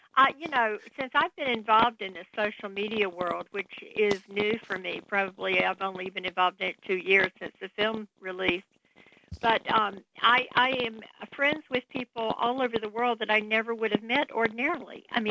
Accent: North Carolina, United States; accent: southern; moved away; moved away from my home, which was in North Carolina, in 1977, and moved to D.C. But I never got rid of my southern accent for some reason.

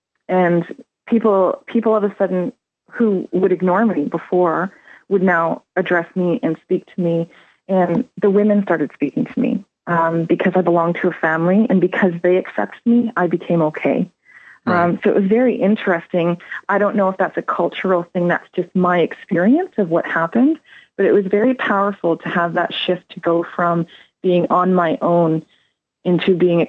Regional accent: Canada; Very different from my experience as a Canadian public school teacher.

